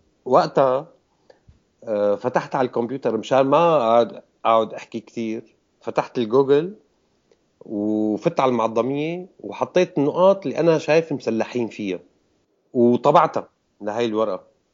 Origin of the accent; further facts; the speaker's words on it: Homs, Homs Governorate, Syria; انا من حمص.